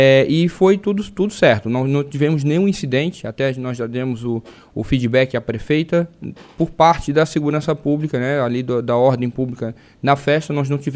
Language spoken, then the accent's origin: Portuguese; Florianópolis, Santa Catarina, Brazil; now in Orleans, Brazil; Depois retornei a Florianópolis, que é a minha cidade natal.